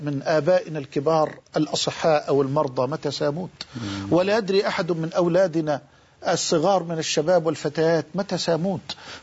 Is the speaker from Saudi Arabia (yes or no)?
no; Egypt; عندنا في مصر